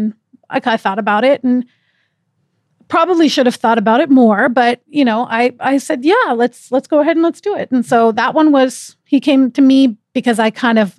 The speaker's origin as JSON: {"language": "English", "region": "Washington", "country": "United States", "said": "I know. I'm from Washington State. Mm-hmm. I see the sun for 3 days a year."}